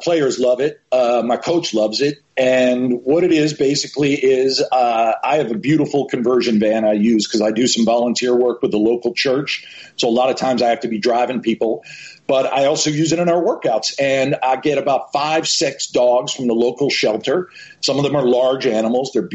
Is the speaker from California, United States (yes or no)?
no; Tulsa, Oklahoma, United States; God forbid I'm from Tulsa. I'm not from Miami. I'm not from New York City. I'm not from Los Angeles.